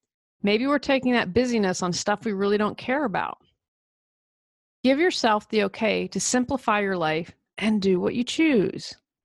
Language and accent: English; United States; but I'm going to talk how it is for being an American.